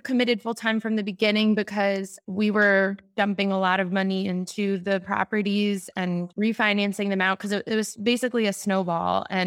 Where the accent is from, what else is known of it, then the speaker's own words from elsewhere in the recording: New Jersey, United States; I'm from North Jersey.